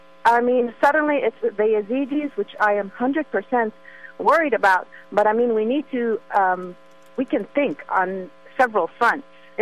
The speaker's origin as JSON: {"language": "English", "town": "Damascus", "region": "Damascus Governorate", "country": "Syria", "second_language": "English", "said": "So I'm Syrian, I'm from Damascus"}